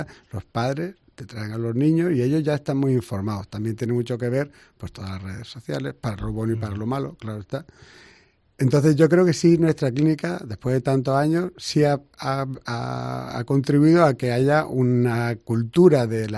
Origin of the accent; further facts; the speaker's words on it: Martos, Andalusia, Spain; pero yo que soy de Marto, no entiendo cómo puede faltar terreno empresarial en Marto.